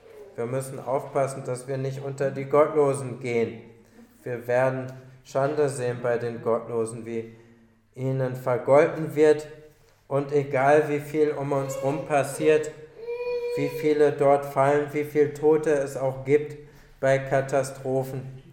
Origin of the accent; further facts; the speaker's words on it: North Rhine-Westphalia, Germany; ich komme aus dem Kölner Raum